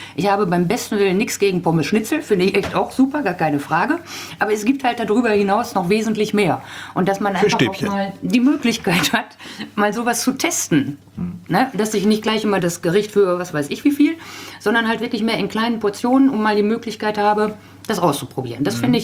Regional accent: North Rhine-Westphalia, Germany

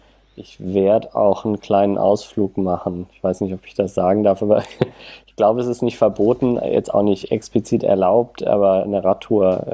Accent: Tübingen, Baden-Württemberg, Germany; moved away as an adult; also born or lived in Berlin; ich komme aus Tübingen, habe da die Schule besucht und habe danach aber Lust gehabt auf Großstadt und bin dann nach Berlin gegangen

